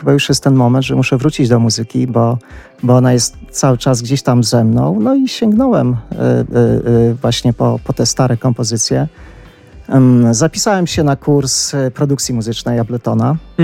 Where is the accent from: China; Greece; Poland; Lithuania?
Poland; Hrubieszów, Lublin Voivodeship; w naszym regionie lubelskim, tak, chrubieszowskim, bo ja pochodzę z Chrubieszowa.